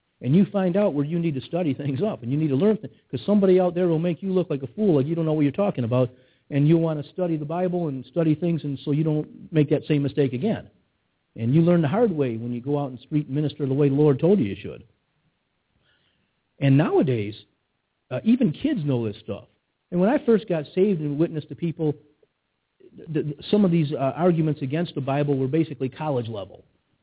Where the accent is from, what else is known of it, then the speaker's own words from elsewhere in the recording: United States; just growing up in America, you get the creation story